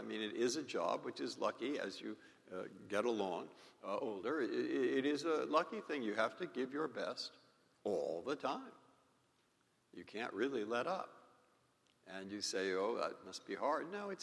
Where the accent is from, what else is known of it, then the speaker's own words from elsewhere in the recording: San Francisco, California, United States; the fact that I grew up in San Francisco and went to Lowell High School, and there's somebody here who went to Lowell High School, too.